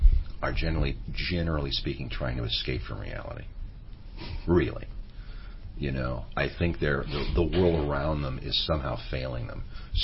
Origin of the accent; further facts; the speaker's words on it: Cleveland, Ohio, United States; Cleveland, I grew up in Cleveland. Cleveland had a good TV packages.